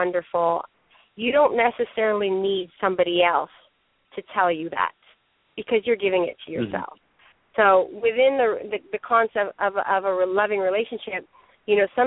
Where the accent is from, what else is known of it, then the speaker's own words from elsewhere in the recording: United States; this is the message that I was given growing up in America.